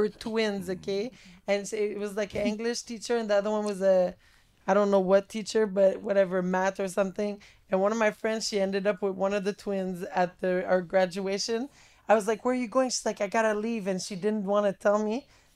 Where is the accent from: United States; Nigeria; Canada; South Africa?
Canada; Montreal, Quebec; I'm from Montreal.